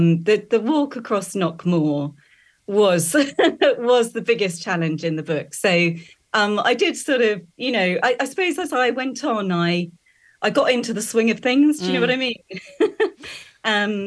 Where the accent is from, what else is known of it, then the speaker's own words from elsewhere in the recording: London, United Kingdom; My mum and dad are both Irish. I'm from London, but my mum's from Limerick and my dad's from Sligo.